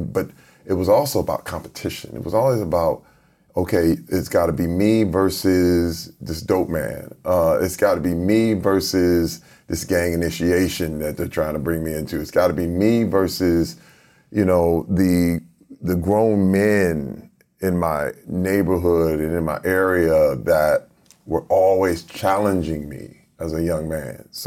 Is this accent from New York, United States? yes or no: no; Flint, Michigan, United States; Growing up in Flint, Michigan, it was in the middle when the auto industry imploded. I was around 10 years old, and then the crack epidemic happened at the same time.